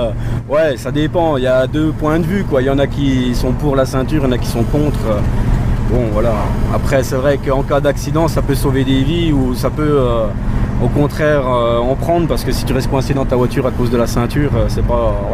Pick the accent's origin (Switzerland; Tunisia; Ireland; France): France; Pontarlier, Bourgogne-Franche-Comté; Si, si, je suis d'ici. Moi, je suis natif de Pontarlier, toujours été sur Pontarlier.